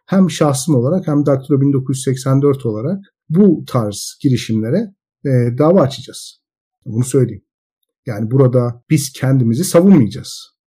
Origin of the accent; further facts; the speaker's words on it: Anatolia, Turkey; Çok da dindar bir insan değilim zaten. Yani uzun yıllardır dindar bir insan değilim. Bir Anadolu şehrinde doğdum büyüdüm. Geleneksel Müslümandık hepimiz.